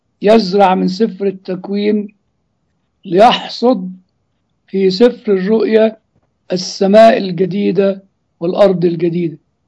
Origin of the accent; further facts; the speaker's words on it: Egypt; يعني المشكلة اللي موجودة عندنا في مصر والموجودة في العالم الثالث